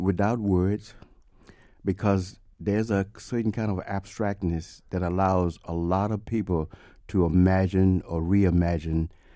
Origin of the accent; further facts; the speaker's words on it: the South, United States; And growing up in the South, you know, you're always looking for how you can do something.